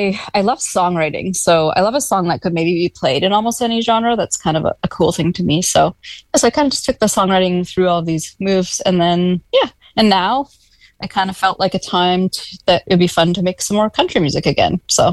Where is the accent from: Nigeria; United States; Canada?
Canada; Alberta; growing up in Alberta